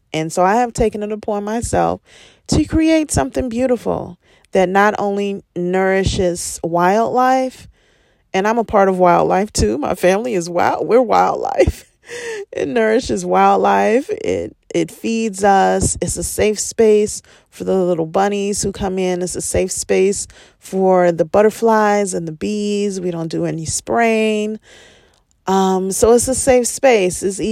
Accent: Chicago, Illinois, United States; now in Gary, United States; My family is in Gary. I'm not from Gary, Indiana. My husband is not from Gary, Indiana. I'm from Chicago. My husband is from a suburb of Chicago. And we decided to move to Gary because it was cheap.

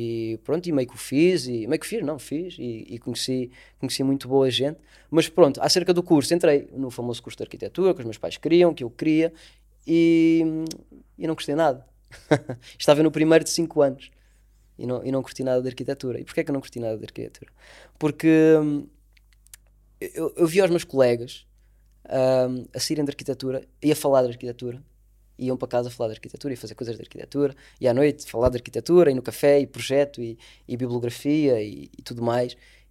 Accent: Vila Nova de Santo André, Alentejo, Portugal; also born or lived in Beja; now in Lisbon, Portugal; Nascido em Beja, crescido em Vila Nova de Santo André, fiz lá toda a minha vida.

